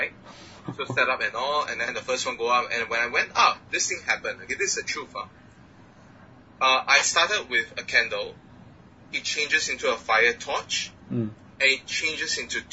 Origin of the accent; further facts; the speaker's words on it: Singapore; now in San Diego, United States; I came all the way from Singapore, now I'm in San Diego